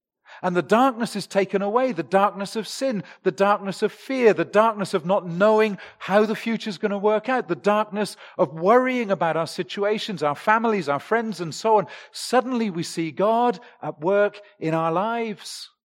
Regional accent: South West England, United Kingdom; I come from England. England is an island. You're never far from the sea. And in the southwest, it was only 6 miles to the coast.

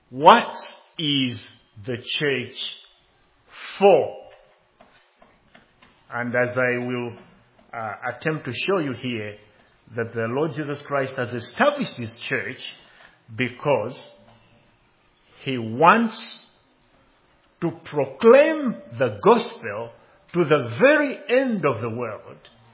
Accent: Zambia; Growing up in Zambia, at the time there were a number of countries that were still fighting for political independence.

